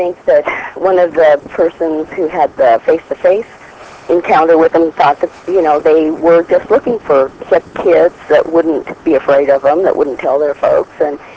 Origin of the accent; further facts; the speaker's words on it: Montana, United States; Well, I'm from Montana.